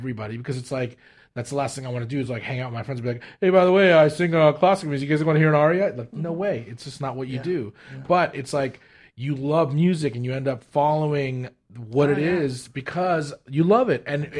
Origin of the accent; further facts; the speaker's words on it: Arcadia, California, United States; We're neighbors, by the way. I grew up in Arcadia.